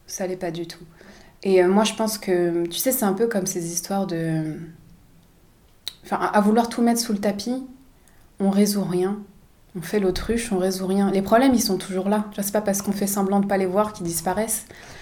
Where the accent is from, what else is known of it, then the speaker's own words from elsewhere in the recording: France; born there; Je suis française, je suis née ici.